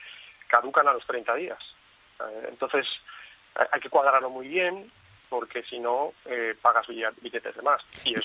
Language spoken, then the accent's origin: Spanish; Valladolid, Castile and León, Spain; nosotros somos de aquí de Valladolid y siempre hemos querido vivir aquí.